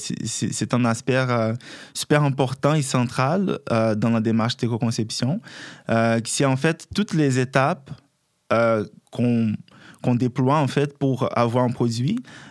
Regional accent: Brazil; French is a second language; C'est pour ça mon bel accent, parce que moi je suis brésilien.

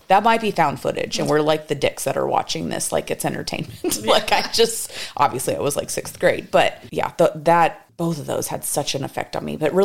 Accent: Texas, United States; I mean, I am a Texan, you know, and, like, we have kind of a natural anti-California sort of mentality.

